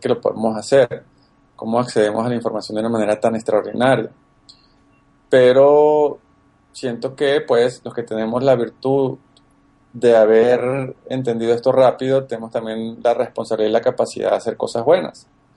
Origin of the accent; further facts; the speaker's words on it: Caracas, Capital District, Venezuela; also born or lived in Medellín, Colombia / Bogotá, Colombia; now in United States; Soy un colombo venezolano, nací en Medellín, me crié en Caracas, luego viví 8 años en Bogotá, ahora vivo en Estados Unidos.